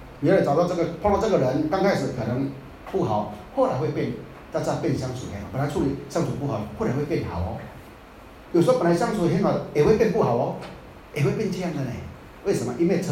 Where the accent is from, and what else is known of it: Taiwan